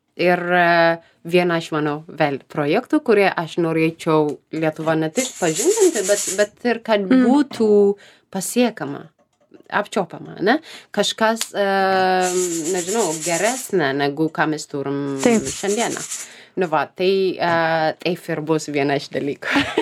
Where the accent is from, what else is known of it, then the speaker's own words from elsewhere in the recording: Ethiopia; Lithuanian is a second language; moved away; Ir mano regionai, aš užaugau centrinę Etiopijos dalis.